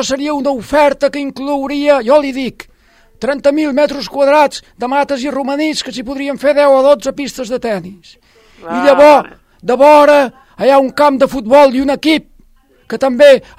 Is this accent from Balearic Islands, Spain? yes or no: yes; Sant Ferran de ses Roques, Balearic Islands, Spain; Això és a Formentera, Sant Fernando, un poble petit i lleig, però jo crit d'allí.